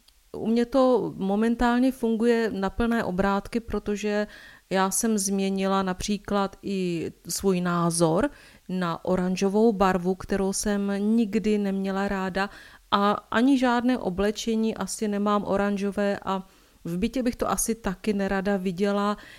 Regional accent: Moravian-Silesian Region, Czechia; protože my jsme tady děvčata z Podbeskydí

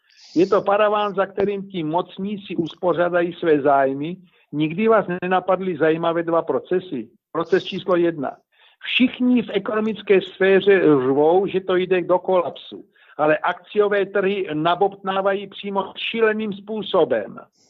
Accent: Brno, South Moravian Region, Czechia; A jelikož jsem se sám narodil v Brně, su Brňák, z toho titulu není problém žádnej s mou češtinou

